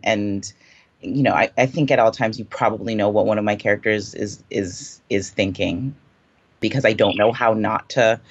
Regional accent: Jamaica; I think that's another benefit of being Jamaican.

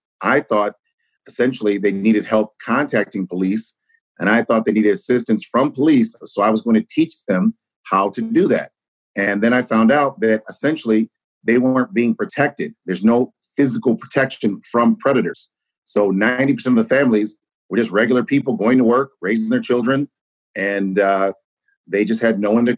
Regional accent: Ann Arbor, Michigan, United States; now in Detroit, United States; And I'm from Ann Arbor, Michigan, but I originally came here to Detroit in 1994

